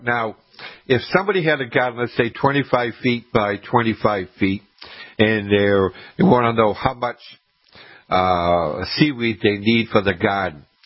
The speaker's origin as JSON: {"language": "English", "town": "Scituate", "region": "Massachusetts", "country": "United States", "tie": "born or raised there", "said": "I grew up in Scituate, Massachusetts. The beach was a 10-minute drive"}